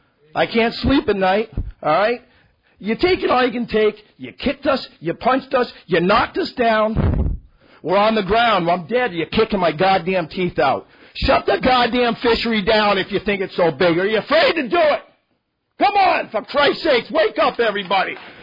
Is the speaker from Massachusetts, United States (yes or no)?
yes; Concord, Massachusetts, United States; born there; I was born in Concord, Mass. My family's from there.